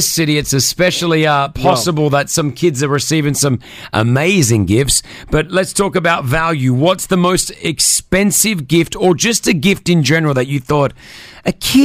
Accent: Australia; Growing up in Australia

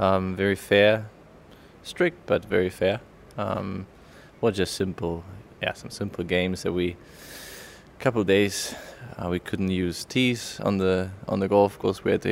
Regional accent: Germany; English is a second language; I'm from Germany. I'm European tour player or golf professional. And I'm 31 years old.

